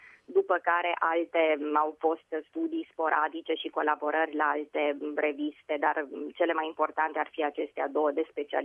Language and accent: Romanian; Romania; pe mine ca român